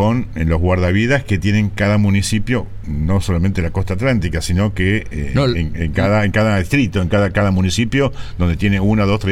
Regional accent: Argentina; como somos argentinos

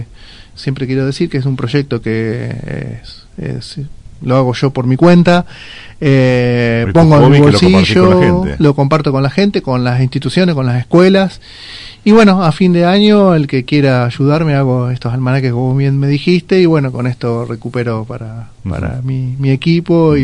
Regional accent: Argentina; yo estoy viendo que como argentinos somos bastante complicados con el tema cartelería

